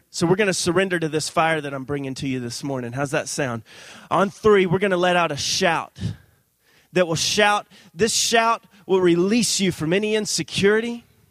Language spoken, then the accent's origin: English; Texas, United States; now in Harrisburg, United States; We come from Texas. We just moved up here a few months ago. We go to Life Center in Harrisburg.